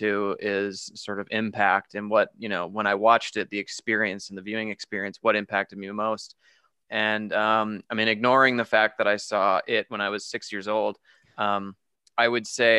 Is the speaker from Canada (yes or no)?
yes; Canada; now in Las Vegas, United States; I live in Las Vegas and I'm from Canada originally. So I've been here, I think, 14 years now